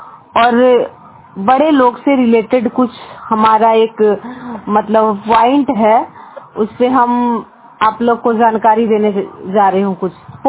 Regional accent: Bihar, India; मैं नवादा डिस्ट्रिक्ट से बिलोंग करती हूँ।

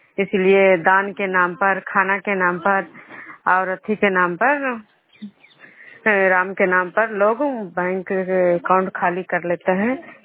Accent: Vishnupur, Bihar, India; मैं विष्णुपुर ग्राम खजरा पंचायत नालंदा जिला नवीनों प्रखंड के निवासी हूँ।

